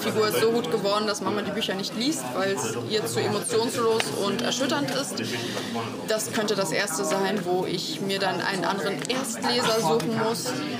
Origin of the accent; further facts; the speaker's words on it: Teltow, Brandenburg, Germany; Ich komme aus Teltow. Das ist eine ruhige Stadt, die wird jetzt immer größer. Als wir da hingezogen sind, gab es noch ein Maislabyrinth. Da stehen jetzt Häuser.